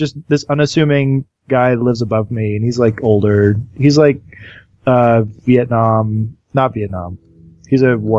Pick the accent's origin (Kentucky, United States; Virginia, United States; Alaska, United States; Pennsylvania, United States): Alaska, United States; I'm from Alaska originally, so I know what cold is, you know?